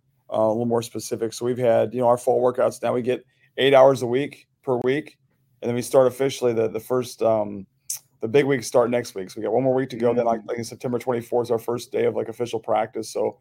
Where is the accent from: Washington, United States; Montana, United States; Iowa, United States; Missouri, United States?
Iowa, United States; now in Sparkill, United States; Like when I grew up in Iowa, like there was like a town that would be like 30 miles in another town.